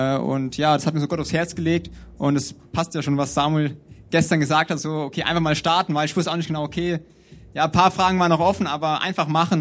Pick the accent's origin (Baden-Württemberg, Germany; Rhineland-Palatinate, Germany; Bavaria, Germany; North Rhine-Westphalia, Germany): Rhineland-Palatinate, Germany; Kirchheimbolanden; ich komme aus Kirchheimbolanden, also hier um die Ecke. Bin im christlichen Elternhaus groß geworden.